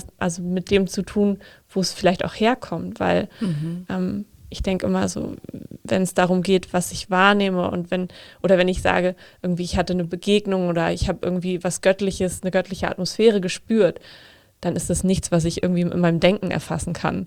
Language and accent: German; Northern Germany, Germany; Ich komme ja aus Norddeutschland